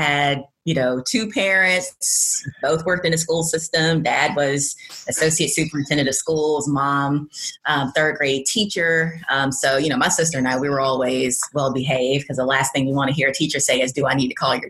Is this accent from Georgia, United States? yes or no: yes; Monroe, Georgia, United States; So I am from Monroe, Georgia, which is a quiet rural community due east of Atlanta.